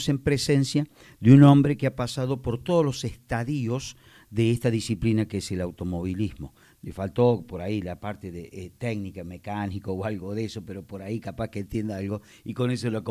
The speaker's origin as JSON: {"language": "Spanish", "region": "San Luis", "country": "Argentina", "said": "Por ejemplo, la mía, yo soy de San Luis, tiene esa situación."}